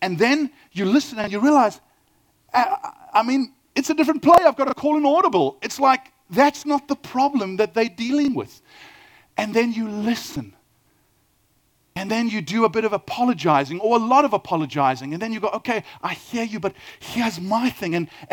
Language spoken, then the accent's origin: English; Durban, KwaZulu-Natal, South Africa; I grew up in Durban, you know